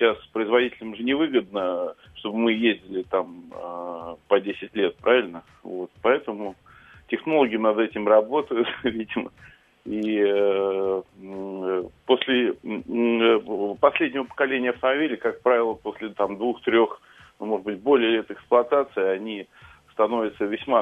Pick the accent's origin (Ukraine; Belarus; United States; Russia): Russia; Moscow; я из Москвы.